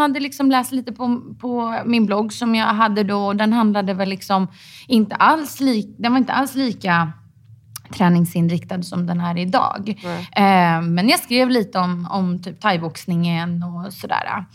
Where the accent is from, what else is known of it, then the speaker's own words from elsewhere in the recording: Stockholm, Stockholm County, Sweden; jag är från Stockholm.